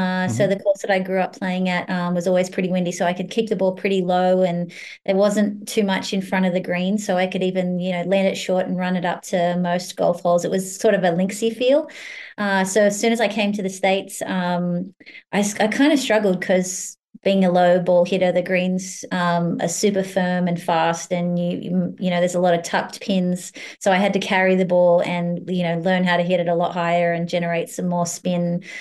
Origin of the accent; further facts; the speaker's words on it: Sydney, New South Wales, Australia; I grew up in Sydney, which is in the state of New South Wales. And when I was about 18, my parents moved about four hour drive north of Sydney in a beautiful little town called Tuncurry.